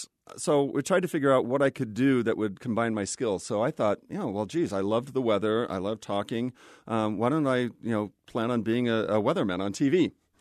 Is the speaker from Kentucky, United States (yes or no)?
no; Kansas, United States; So, for example, I grew up in Kansas, and we have lots of thunderstorms.